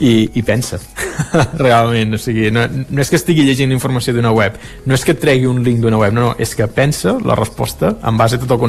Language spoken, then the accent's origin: Catalan; Catalonia, Spain; saps que jo sóc català i parlo català